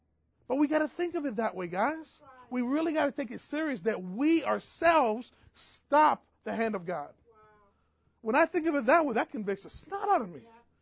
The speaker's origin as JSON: {"language": "English", "region": "New York", "country": "United States", "said": "I'm from New York, boy. We could go for it."}